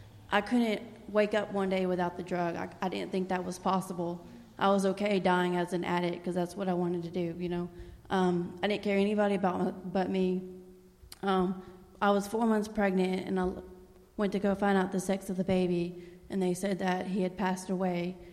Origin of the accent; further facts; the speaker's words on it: Tennessee, United States; I'm from Tennessee. I grew up in a very broken home.